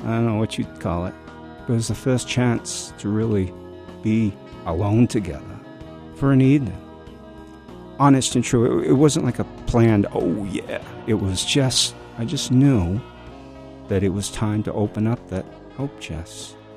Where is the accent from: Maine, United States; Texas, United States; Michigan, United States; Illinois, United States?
Maine, United States; Deer Isle; now in Nobleboro, United States; I live in Nobleboro, although I grew up on Deer Isle, so I still call that home.